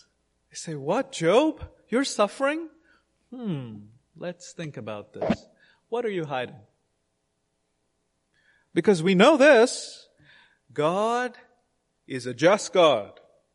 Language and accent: English; India; growing up in India, I'm sure some of you have heard or all of you have heard about karma.